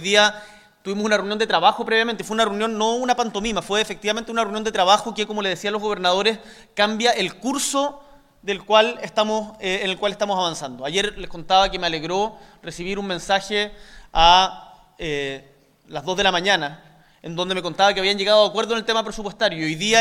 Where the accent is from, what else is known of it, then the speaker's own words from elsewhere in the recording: Chile; yo vengo de la región de Magallanes, del sur de Chile.